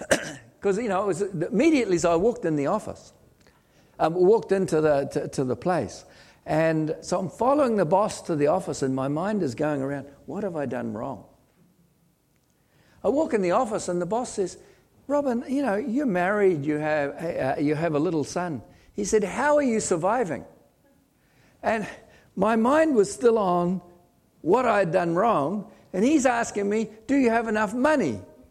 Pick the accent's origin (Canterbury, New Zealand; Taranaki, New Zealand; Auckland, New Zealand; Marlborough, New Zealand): Taranaki, New Zealand; New Plymouth; moved away as an adult; now in Wellington, New Zealand; And I moved down to Wellington from my hometown is New Plymouth, if any of you know New Zealand.